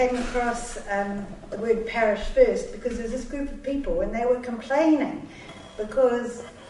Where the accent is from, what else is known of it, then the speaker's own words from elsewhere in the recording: New Zealand; Well, I come from New Zealand, and the parish that you belong to is the church you belong to.